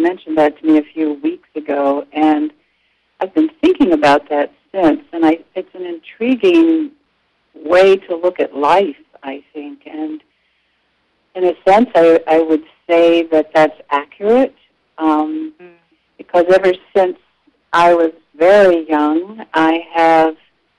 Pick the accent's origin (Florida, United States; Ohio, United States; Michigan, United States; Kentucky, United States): Kentucky, United States; I grew up in Kentucky along a river, and there were woods nearby, and I would go out into the woods and look for mosses.